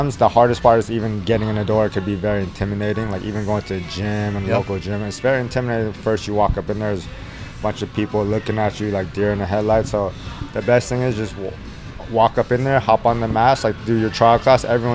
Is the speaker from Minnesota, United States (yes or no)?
no; California, United States; I was from Northern California. Everything was locked down.